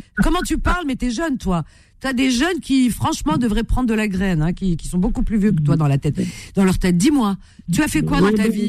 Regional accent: Cherchell, Tipaza Province, Algeria; born there; Enfin, moi, je suis né en Algérie aussi, mais pas à Oran.

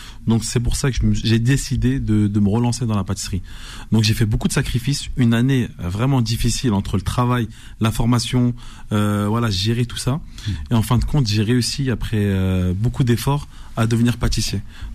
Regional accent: France; moi j'ai grandi en France

